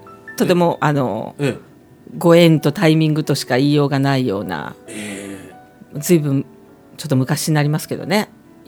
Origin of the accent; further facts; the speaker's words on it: Kobe, Hyogo, Japan; moved away; 私が北海道に来た時からのね、ちょっとした余談になりますが、あの神戸が出身でしてね。